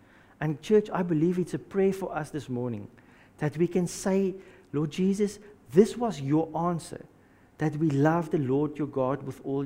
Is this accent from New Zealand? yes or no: no; South Africa; moved away as an adult; me and my wife and my family, we came from South Africa in 2008 for ministry to the church there.